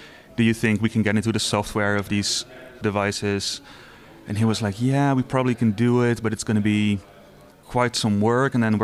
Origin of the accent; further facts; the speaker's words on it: Netherlands; I'm an artist from Netherlands.